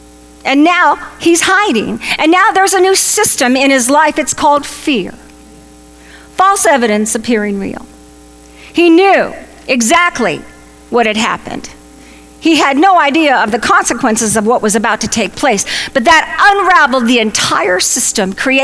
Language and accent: English; Venice, California, United States; I was born in Venice in 1950, and I learned how to swim in Venice Beach.